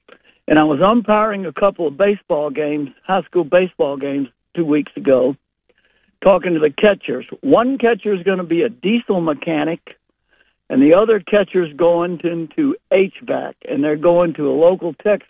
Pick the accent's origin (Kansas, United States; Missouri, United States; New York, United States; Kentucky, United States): Missouri, United States; St. Louis; We grew up in the St. Louis area, and it was less expensive for yours truly to attend Memphis State University